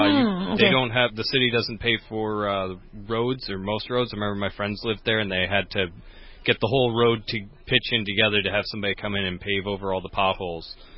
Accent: Michigan, United States; I'm actually from Michigan, you know.

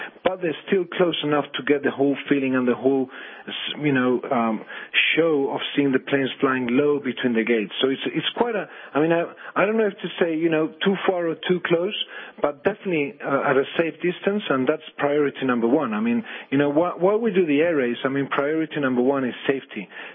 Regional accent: Spain; I'm from Europe, from Spain

